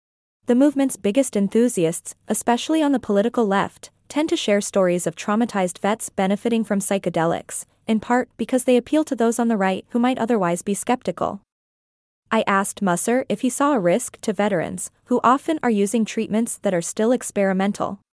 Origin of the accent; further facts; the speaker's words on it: Oregon, United States; licenses to become a psilocybin practitioner in my home state of Oregon, for example, are expensive to obtain